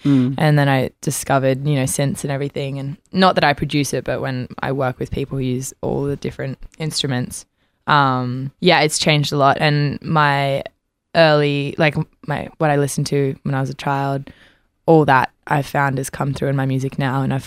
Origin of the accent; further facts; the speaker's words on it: Port Macquarie, New South Wales, Australia; also born or lived in Brisbane; I was born in Brisbane and I grew up in Port Macquarie.